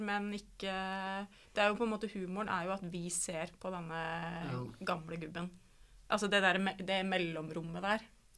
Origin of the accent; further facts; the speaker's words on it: Geilo, Buskerud, Norway; sånn som der jeg kommer fra da, fra Geilo eller fra Hol kommune